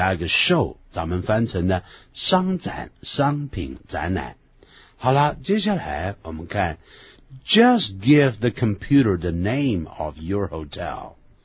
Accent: China; 我们用这个词，常常我们中国人在用的时候会用错。

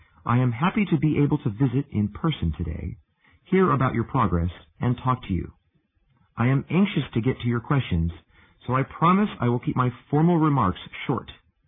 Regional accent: United States; I'm an American, so I'm compelled to look for practical applications.

